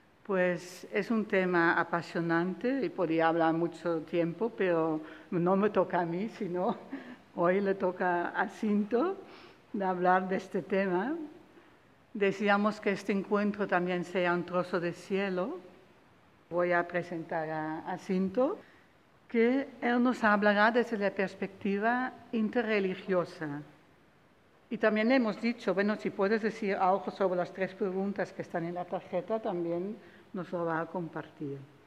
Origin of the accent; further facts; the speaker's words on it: Netherlands; Spanish is a second language; moved away; also born or lived in Switzerland; Soy holandesa, por los que no me conocen, y he vivido muchos años en Suiza, entonces el castellano a veces pues hago algunas faltas, que me perdonan. Hablo muchas lenguas, pero todo de manera imperfecta.